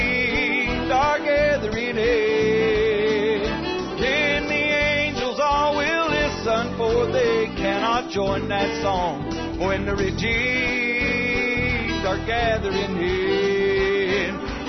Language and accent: English; United States; And as an American, I love my country, but I don't love what she's become. But I love the country that I come from.